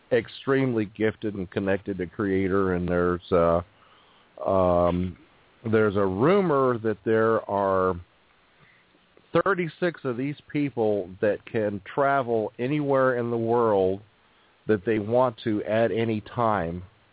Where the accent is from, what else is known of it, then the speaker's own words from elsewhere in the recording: Duluth, Minnesota, United States; born there; now in Crossville, United States; I'm in Crossville. I was born